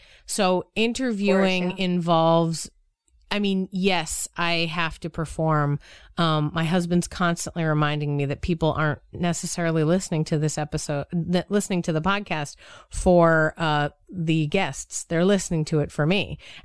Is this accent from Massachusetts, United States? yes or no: yes; Boston, Massachusetts, United States; accent: nasally Midwestern; It has a general nasally Midwestern feel. I'm from Boston. Okay. I don't know why I sound Midwestern, but it's what it is, right?